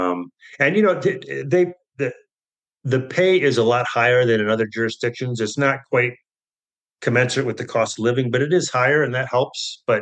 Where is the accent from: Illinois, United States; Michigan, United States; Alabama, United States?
Michigan, United States; Grand Rapids; moved away as an adult; And Detroit is because I grew up in Michigan. I lived there till I was 18, and I've always been a big Detroit.